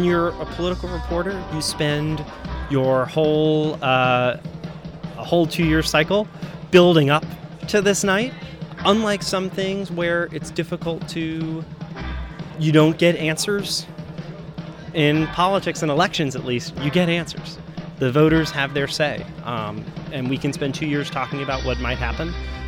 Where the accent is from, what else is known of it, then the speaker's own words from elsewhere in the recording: New York, United States; I'm a New Yorker, so I'm going to choose the biggest race in New York.